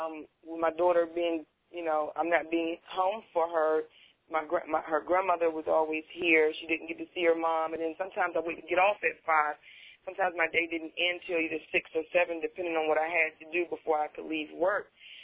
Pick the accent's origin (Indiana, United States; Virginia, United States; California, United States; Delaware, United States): Virginia, United States; Norfolk; now in Chesapeake, United States; I'm born and raised in Norfolk. I'm like Norfolk is like is a part of me. I just moved out here to Chesapeake, so I'm not too familiar.